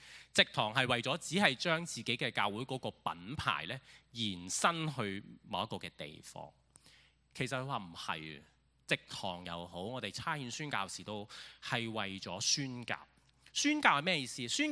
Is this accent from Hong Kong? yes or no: yes; Hong Kong; 我呢就是土生土长的香港人，就小学阶段开始呢就幼稚園、小學、中學一路都在香港讀書啦。